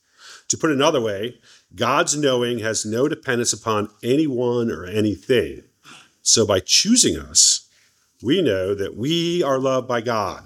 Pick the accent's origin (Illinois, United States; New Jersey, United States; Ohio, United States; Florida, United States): Ohio, United States; Cleveland; As I said, I'm from Ohio, in Cleveland.